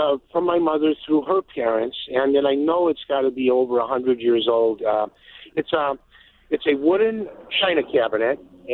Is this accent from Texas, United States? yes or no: no; Berwyn, Illinois, United States; I'm from the Berwyn area.